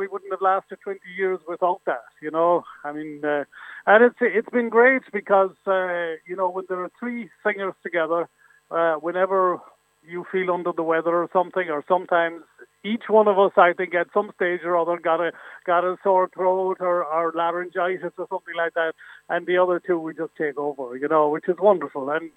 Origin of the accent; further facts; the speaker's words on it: Ballinspittle, County Cork, Ireland; we're all country boys at heart. I came from Ballinspittle down there beyond Kinsale